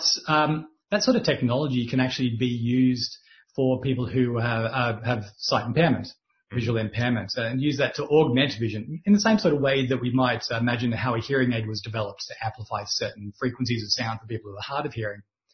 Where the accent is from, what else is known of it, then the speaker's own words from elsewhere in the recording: Australia; now in United Kingdom; So I come from Australia, if that's not apparent to a lot of people already, and I came over here 15 years ago or so on a whim.